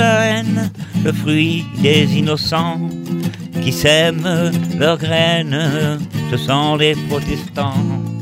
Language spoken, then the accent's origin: French; La Rochelle, Nouvelle-Aquitaine, France; Et comme je suis de La Rochelle...